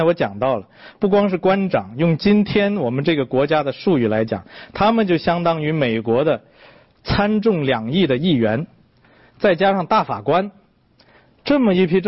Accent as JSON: {"language": "Chinese", "country": "China", "said": "这么说吧，我是大陆来的哈"}